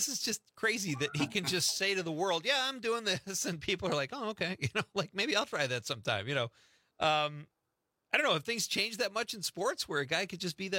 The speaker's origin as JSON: {"language": "English", "town": "Chicago", "region": "Illinois", "country": "United States", "tie": "born or raised there", "said": "I grew up in Chicago, so I've been dealing with Packer quarterbacks for the better part of 30 years."}